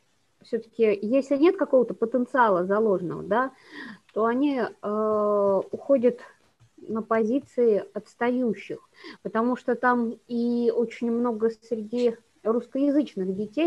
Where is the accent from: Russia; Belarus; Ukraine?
Russia; Chuvashia; я чувашка, да, я отношусь к Чувашской республике